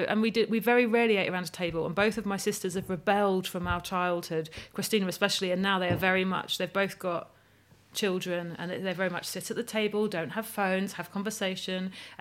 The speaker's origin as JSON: {"language": "English", "region": "East of England", "country": "United Kingdom", "tie": "born or raised there", "said": "I grew up mostly in Essex."}